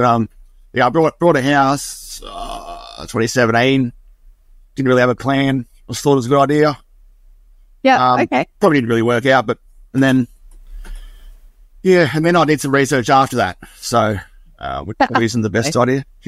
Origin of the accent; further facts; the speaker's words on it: Victoria, Australia; No, I grew up in Victoria originally, yeah.